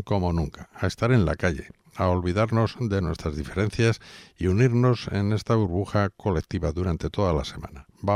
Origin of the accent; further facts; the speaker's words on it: Logroño, La Rioja, Spain; el impulso y la llamada la sentí una vez me fui a estudiar fuera de Logroño